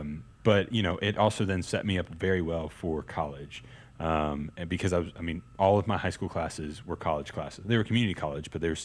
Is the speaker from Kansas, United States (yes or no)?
no; Memphis, Tennessee, United States; When I grew up in Memphis, I feel like homeschooling was hitting its peak